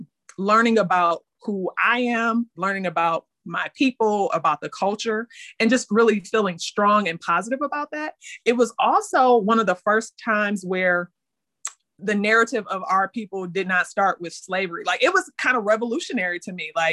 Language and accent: English; Detroit, Michigan, United States; I think that I kind of took for granted that growing up in Detroit, going to all Black schools, it was just, I mean, you didn't really talk about it because it just, what, we were fish in the water.